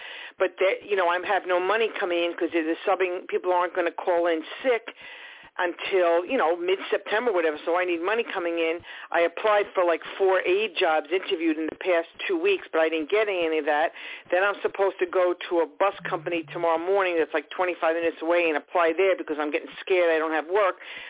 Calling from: New York, United States; I'm calling from Long Island

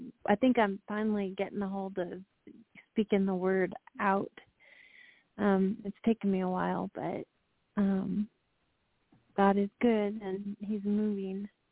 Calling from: North Carolina, United States; from North Carolina.

